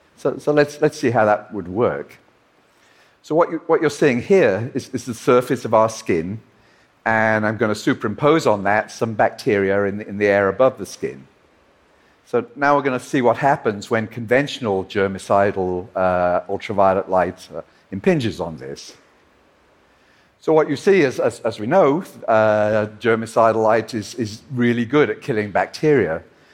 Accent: Liverpool, North West England, United Kingdom; So he was actually a well-known and well-loved local politician in his and my hometown of Liverpool.

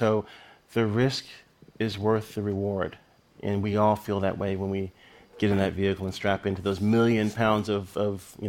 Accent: Lynchburg, Virginia, United States; because I'm flying over Lynchburg, Virginia, my hometown, and my family's probably breaking bread.

